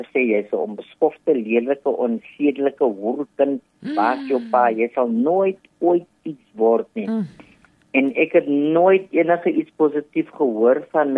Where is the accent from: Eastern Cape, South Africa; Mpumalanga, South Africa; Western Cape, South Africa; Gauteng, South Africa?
Western Cape, South Africa; Lansdowne; also born or lived in Hanover Park; Ek is gebore in Hanover Park, groot geword, in Lansdowne, en ons het so in 'n slaapkamer vertrek